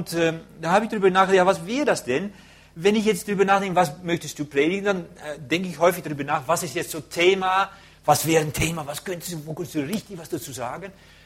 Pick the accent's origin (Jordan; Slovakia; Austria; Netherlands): Netherlands; German is a second language; Ich werde als Holländer nicht so schnell sprechen, ich kann es sowieso nicht